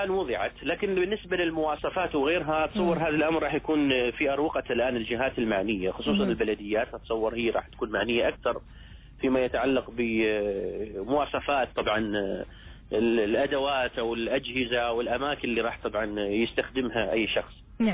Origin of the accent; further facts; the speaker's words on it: Oman; إحنا كلنا عمانيين